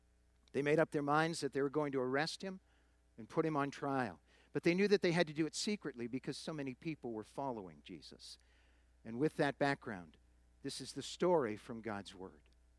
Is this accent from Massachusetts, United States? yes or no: yes; Massachusetts, United States; If we were meeting in a church near the area where I grew up in Massachusetts, I'd start the message by saying, Happy Easter.